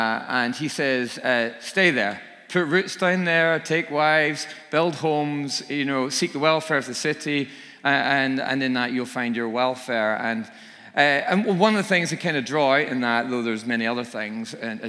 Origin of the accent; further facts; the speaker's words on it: Northern Ireland, United Kingdom; I think back to Sabbath growing up in Northern Ireland, the sort of the day off, the Sunday thing. It was suited and booted, the big Presbyterian church.